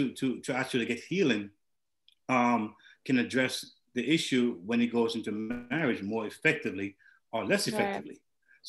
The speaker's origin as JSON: {"language": "English", "country": "Jamaica", "tie": "born there", "said": "you know, I was born in Jamaica, and I've heard enough"}